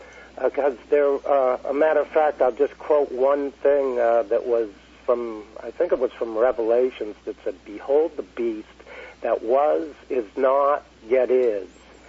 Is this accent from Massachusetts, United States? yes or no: yes; Groton, Massachusetts, United States; I'm from the East Coast, Groton, Massachusetts.